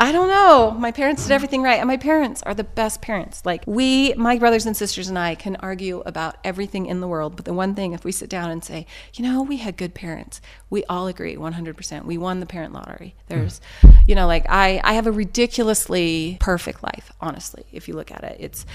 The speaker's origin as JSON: {"language": "English", "town": "Castle Dale", "region": "Utah", "country": "United States", "tie": "born or raised there", "said": "I grew up in Castledale, Utah, in small town."}